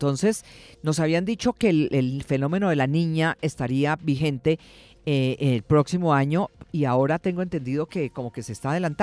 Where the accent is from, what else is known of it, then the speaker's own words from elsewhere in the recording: Valle del Cauca, Colombia; los estaré acompañando hasta las 12 del día. Hoy voy a hablar de mi tierra, del Valle del Cauca